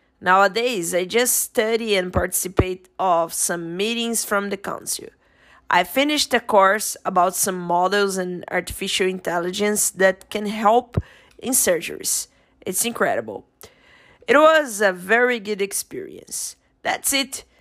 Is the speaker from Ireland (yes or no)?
no; Brazil; English is a second language; moved away as an adult; now in United States; I'm from Brazil, but I'm living in USA now. I moved to study. I'm a vet student